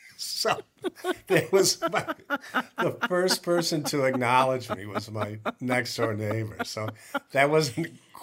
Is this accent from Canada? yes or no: no; Rossford, Ohio, United States; Growing up in Rossford, to me, was like a Norman Rockwell painting.